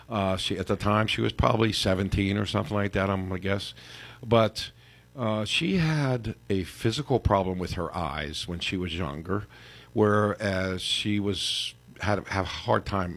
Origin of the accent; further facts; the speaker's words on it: Pittsburgh, Pennsylvania, United States; now in Freeport, United States; I grew up in the projects in Pittsburgh. Spent 11 years in Pittsburgh in the projects up on the Hill District